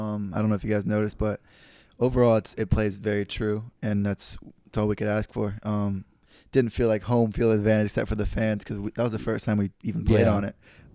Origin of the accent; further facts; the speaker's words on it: Henderson, Nevada, United States; I grew up in Henderson, but we played together from 15 on.